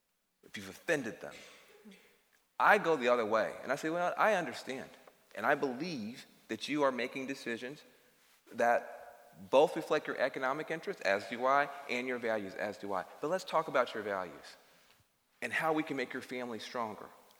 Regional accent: the South, United States; I'm a Southerner. I grew up in the rural South. I grew up on the edge of a small town.

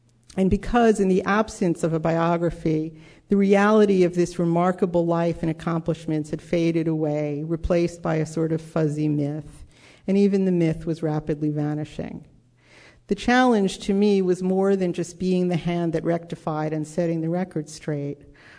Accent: New York, United States; now in California, United States; California is my adopted home. I'm from New York. And in the 15 years since I moved here, I've come to care deeply about the state

